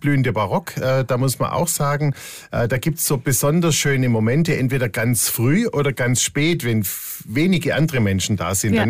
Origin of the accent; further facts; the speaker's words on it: Ludwigsburg, Baden-Württemberg, Germany; ich bin in Stuttgart geboren, in Ludwigsburg aufgewachsen und hatte immer eine ganz enge Bindung zur Stadt, auch über die Stationen in Konstanz, Kempten und München.